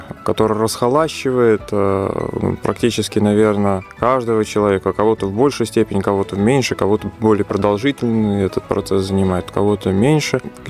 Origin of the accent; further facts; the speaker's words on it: Ryazhsk, Ryazan Oblast, Russia; Родился в Рязани, коренной житель этого города, но по семейным обстоятельствам еще в возрасте 4 лет вместе с родителями переехали в город Ряжск Рязанской области, где и учился в школе, и ходил в храм. Там протекло детство и часть юности.